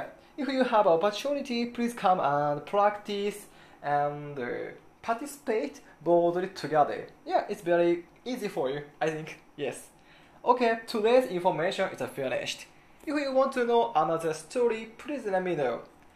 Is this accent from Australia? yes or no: no; Tokushima, Japan; English is a second language; Yes, my hometown Tokushima Prefecture is a famous of a bon odori.